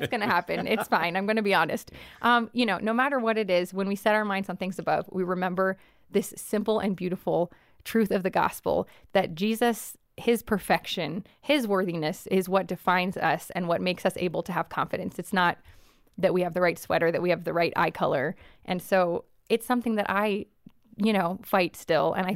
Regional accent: Hollywood, California, United States; I grew up in Hollywood, exposed to all these things.

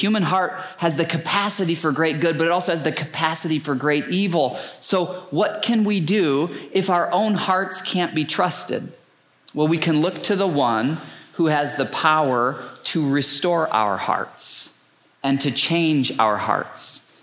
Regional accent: Michigan, United States; actually, I grew up in Michigan, many of you know, it's probably why I'm such a car freak.

